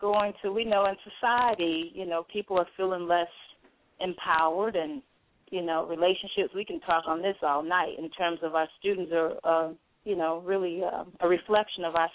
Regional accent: St. Louis, Missouri, United States; moved away as an adult; now in Los Angeles, United States; I'm from St. Louis, Missouri. I'm residing right now in Los Angeles. Came on a visit, stayed, but that may change, so who knows. But, yeah, St. Louis is my hometown.

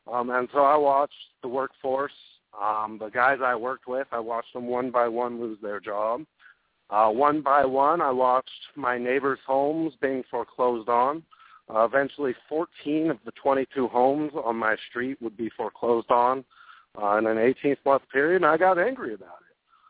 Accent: Nevada, United States; I started right there in my home state with Harry Reid.

